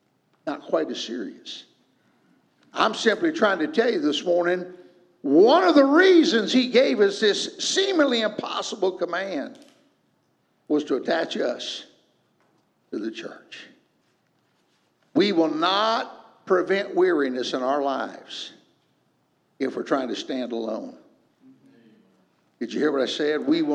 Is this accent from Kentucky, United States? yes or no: yes; Kentucky, United States; also born or lived in Michigan; Michigander by birth, but I still feel sort of like, if you ask me where I'm from, I feel like telling you I'm from Kentucky. Because I lived there throughout all my elementary years and into junior high school.